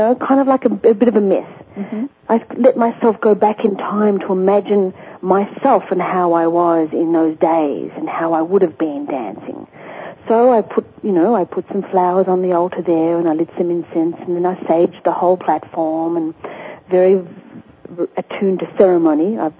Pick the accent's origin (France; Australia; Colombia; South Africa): Australia; now in Sedona, United States; I came here from Australia to Sedona, Arizona.